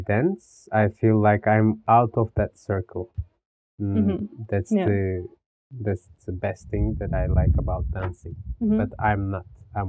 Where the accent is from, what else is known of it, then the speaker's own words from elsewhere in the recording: Izmir, İzmir, Turkey; English is a second language; now in Istanbul, Turkey; I'm from Izmir, which is like the third biggest town of Turkey. But I live in Istanbul. It's been 12 years I live in Istanbul.